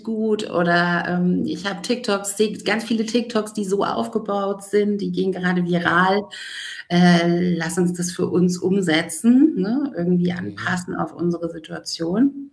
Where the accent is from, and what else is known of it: Munich, Bavaria, Germany; born or raised there; also born or lived in Diez, Germany